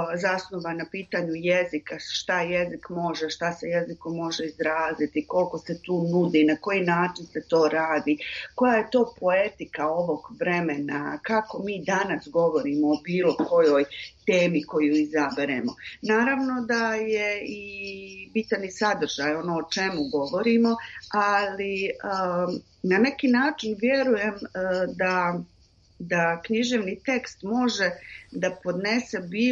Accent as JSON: {"language": "Bosnian", "town": "Mostar", "region": "Federation of Bosnia and Herzegovina", "country": "Bosnia & Herzegovina", "tie": "born or raised there", "said": "rođena sam u Mostaru i skoro cijeli život živim tu, od nekih 6 godina kad sam živjela drugdje."}